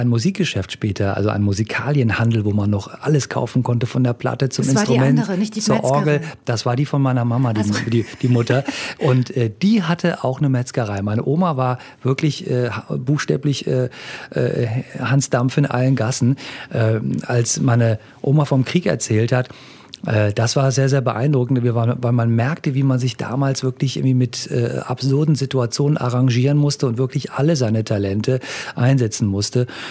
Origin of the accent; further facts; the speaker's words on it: Bonn, North Rhine-Westphalia, Germany; Ich komme aus der Gegend von Bonn, bin dort zur Schule gegangen